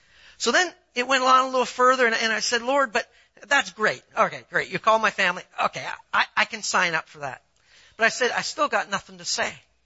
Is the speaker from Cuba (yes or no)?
no; Canada; now in United States; Because I moved here from Canada, I know about mile markers, all right? When I go back to visit family, you look at the mile markers.